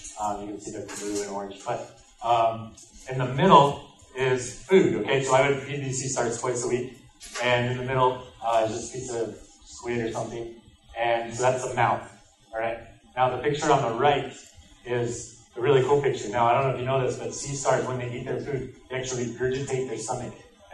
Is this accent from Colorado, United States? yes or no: yes; Brighton, Colorado, United States; So first of all, guys, so yeah, I am from Colorado. I went to school I grew up in a town called Brighton, and went to school at Colorado State.